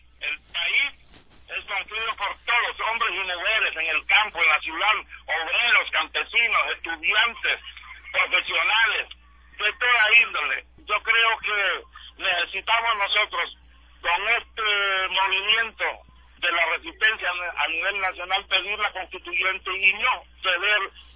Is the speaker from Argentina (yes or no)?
no; Honduras; Y nosotros, como pueblo hondureño, decidimos como mayoría cuál es el futuro de nuestro país y de nuestros hijos